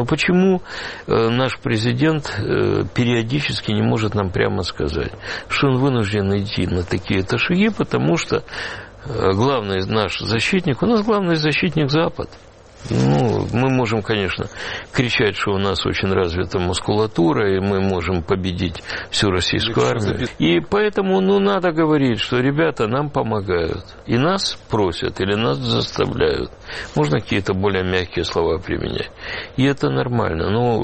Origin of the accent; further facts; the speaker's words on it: Ukraine; Мы, украинцы, бросились так же, как белорусы